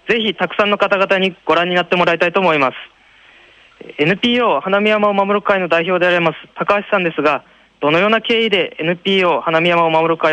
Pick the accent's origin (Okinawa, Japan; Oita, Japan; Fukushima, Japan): Fukushima, Japan; 私は福島市で生まれ福島で育ってきたので、福島への復興の思いはとても強いです。